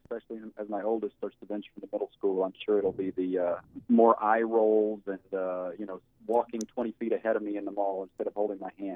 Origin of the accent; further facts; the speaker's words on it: Virginia, United States; I suggested going back to my hometown, which is a tiny little coal mining town in Virginia, and set the movie there.